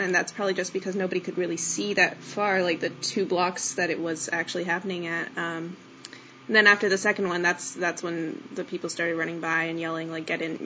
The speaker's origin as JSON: {"language": "English", "region": "Texas", "country": "United States", "said": "I'm from Texas, by the way, so my dad's semi-known in our town for his running."}